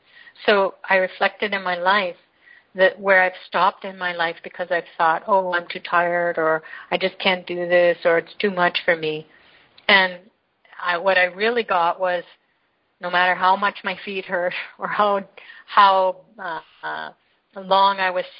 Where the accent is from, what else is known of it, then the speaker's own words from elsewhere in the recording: Toronto, Ontario, Canada; Here I am from Canada, Toronto, Canada, and I'm on the other side of the world in the deep south of India